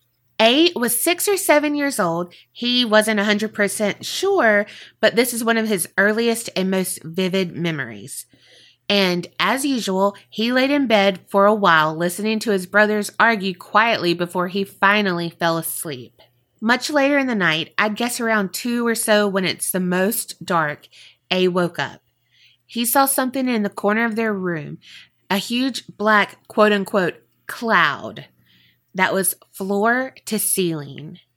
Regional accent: Iowa, United States; We're from Iowa, so those aren't quite as common around here.

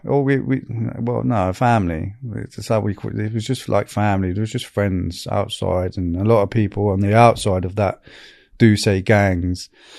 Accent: Northern England, United Kingdom; accent: Northern; like a Yorkshire accent and I've got a Northern accent. Don't mix. So I was getting terrorized for my accent.

